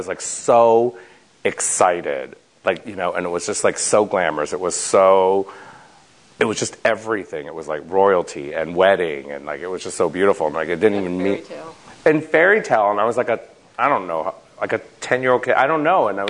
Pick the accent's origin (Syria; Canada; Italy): Canada; now in New York, United States; because being Canadian, I couldn't really work in the States.